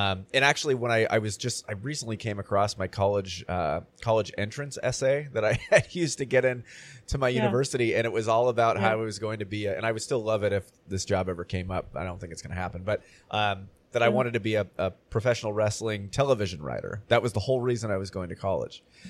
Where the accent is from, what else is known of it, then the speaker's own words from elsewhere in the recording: Chico, California, United States; Sacramento, by the way, I'm from Chico.